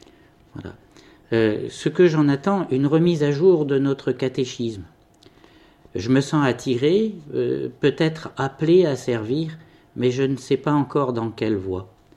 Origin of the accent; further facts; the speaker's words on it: Nouméa, South Province, New Caledonia; born there; Alors, je suis né à Nouméa, je suis marié et retraité.